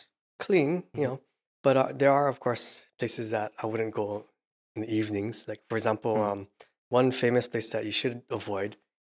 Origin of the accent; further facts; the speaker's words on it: Hawaii, United States; I remember one summer I went back to my hometown and near Waikiki Beach, just Kapi'olani Park.